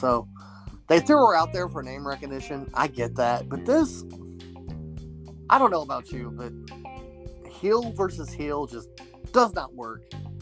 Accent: St. Louis, Missouri, United States; I'm from St. Louis originally, and it was in St. Louis, and it happened.

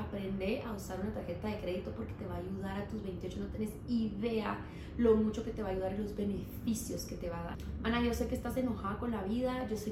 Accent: Guatemala; Y que no nos vamos a poner a llorar de que somos de Guatemala y que pobre de mí.

